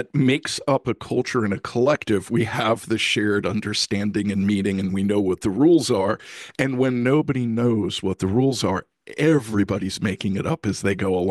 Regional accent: New York, United States; I was born in Brooklyn and I grew up in New York.

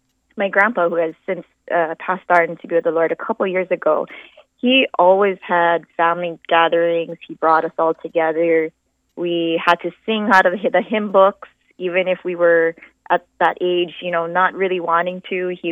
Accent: Mililani, Hawaii, United States; Right here in Hawaii, in Mililani.

